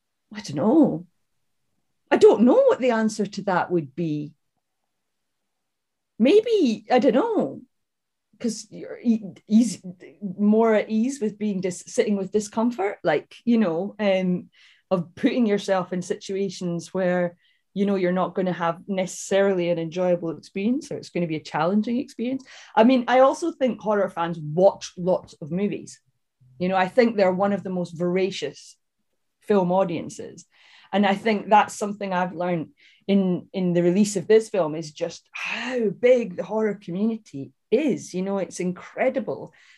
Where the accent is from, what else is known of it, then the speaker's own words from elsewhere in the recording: Edinburgh, Scotland, United Kingdom; because obviously we grew up in Edinburgh and there was Edinburgh International Film Festival.